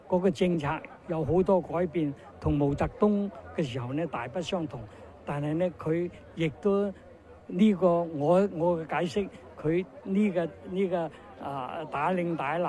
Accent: Enping, Guangdong, China; 四邑，我系四邑人，恩平，

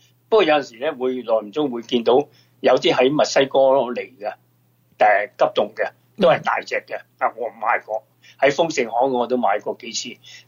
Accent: China; 糖水啊，我哋中国人亦都系好中意嘅吓，饭后甜品啊嘛

